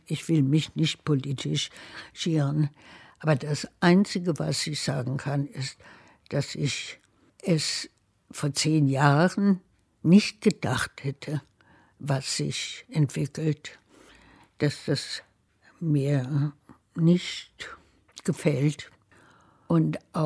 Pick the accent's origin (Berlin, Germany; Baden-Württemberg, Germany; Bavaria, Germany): Berlin, Germany; now in United States; Ich bin sofort, das hatte ich das Gefühl, ich bin Berlinerin. Es war meine Stadt, es war mein Geruch, meine Sprache, meine Gefühle, meine Kindheit, mein Alles.